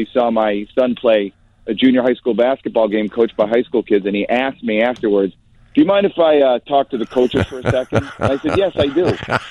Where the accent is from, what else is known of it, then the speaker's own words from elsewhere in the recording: Glencoe, Illinois, United States; Is I grew up in Glencoe. I went to New Trier.